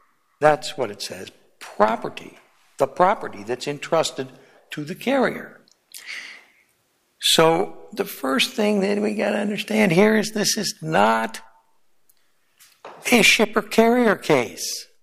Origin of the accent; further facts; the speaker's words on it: Madison, Nebraska, United States; I'm an attorney from Madison, Nebraska, which is a little agricultural county seat up in the northeast corner.